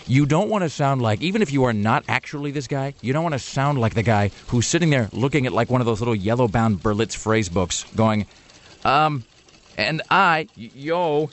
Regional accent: Washington, United States; You know, I'm from Washington.

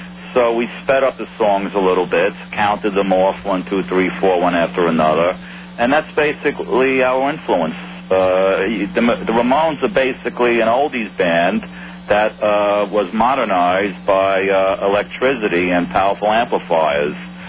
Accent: Brooklyn, New York, United States; They're from Queens. I'm from Brooklyn.

